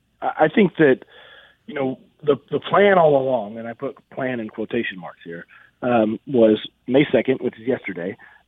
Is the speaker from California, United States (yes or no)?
no; Oklahoma, United States; You know, we grew up in church, and I mean, for crying out loud, Richard, we're from Oklahoma.